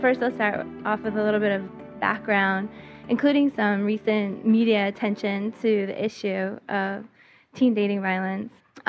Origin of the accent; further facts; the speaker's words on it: Massachusetts, United States; I grew up in Massachusetts. I saw a lot of this happening as a teenager